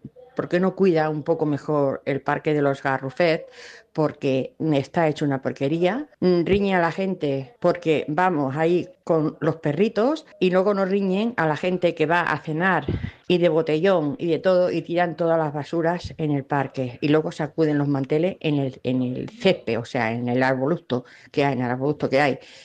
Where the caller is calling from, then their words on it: Mataró, Catalonia, Spain; Hola Robert, buen día … de Mataró